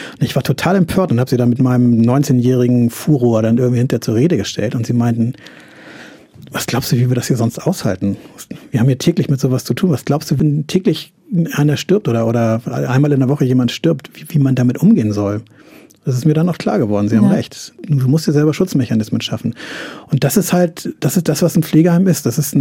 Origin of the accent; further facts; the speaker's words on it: Hamburg, Germany; ich bin ja quasi Skandinavier als Hamburger in gewisser Weise.